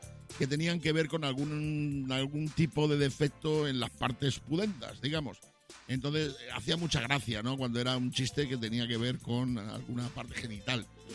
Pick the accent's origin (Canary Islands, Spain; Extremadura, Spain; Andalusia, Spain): Extremadura, Spain; Badajoz; also born or lived in Madrid; cuando vivíamos en Madrid, íbamos a Extremadura, porque yo soy extremeño, soy de Badajoz.